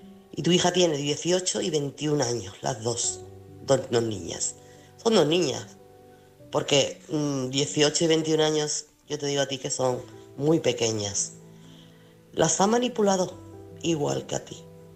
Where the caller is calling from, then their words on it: Chiclana, Andalusia, Spain; corresponsal de Chiclana